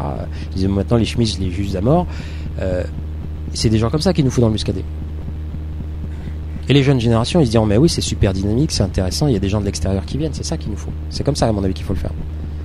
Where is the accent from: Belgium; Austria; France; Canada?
France; Aix-en-Provence, Provence-Alpes-Côte d'Azur; je suis provençal, moi. Enfin, provençal, j'étais quelque temps. Et je citais cette chose-là. Moi, je suis d'Aix-en-Provence. Mes copains, moi, je suis aixois, donc la Provence s'arrête à Valence, hein.